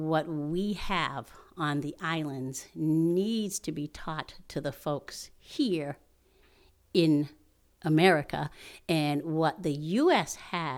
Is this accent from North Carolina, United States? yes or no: no; Taunton, Massachusetts, United States; I was brought up in Taunton, but my mom was born in Howard.